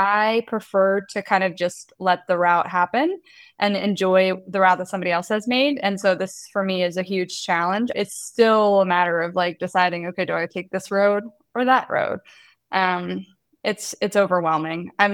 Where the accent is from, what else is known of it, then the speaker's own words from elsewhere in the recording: United States; because as an American, we don't, when there's a circle with a bike in it, I think like, oh, you can go that way.